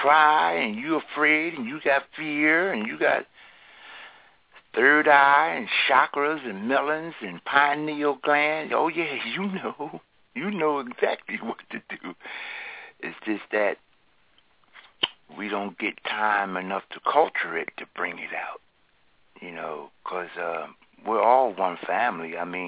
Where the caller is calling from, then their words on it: Philadelphia, Pennsylvania, United States; from Philadelphia, Pennsylvania.